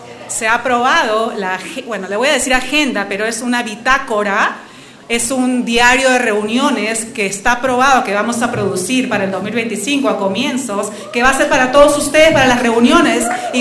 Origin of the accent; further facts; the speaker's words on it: Peru; now in United States; Soy peruana, mis padres son peruanos y mi familia es peruana en Estados Unidos, mi esposo y mis hijos.